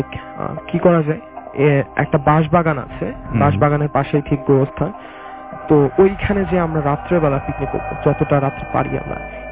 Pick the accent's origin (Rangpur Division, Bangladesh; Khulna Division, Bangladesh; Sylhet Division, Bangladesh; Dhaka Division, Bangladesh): Khulna Division, Bangladesh; Madhupur